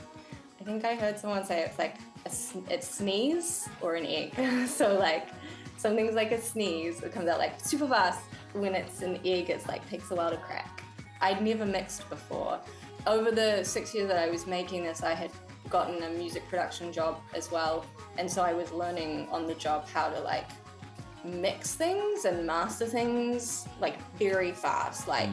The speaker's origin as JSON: {"language": "English", "town": "Titirangi", "region": "Auckland", "country": "New Zealand", "tie": "born or raised there", "lives_now": "London, United Kingdom", "said": "So I grew up in Te Tirangi. I love Te Tirangi. I will always return there as like my home base."}